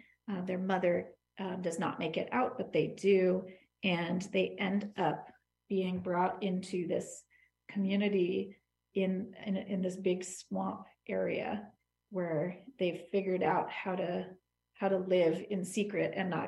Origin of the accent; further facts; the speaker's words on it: Hudson, New York, United States; I'm the director of the Hudson Area Library, and I'm from Hudson.